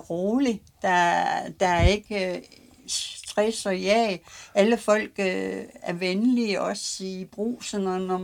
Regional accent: Randers, Central Denmark Region, Denmark; Oprindeligt kommer jeg fra Randers.

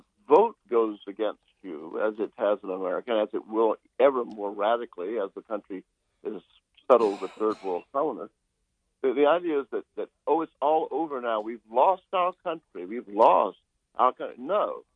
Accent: the South, United States; I am a Southerner. It's like my mother. I can criticize the South, but other people can't.

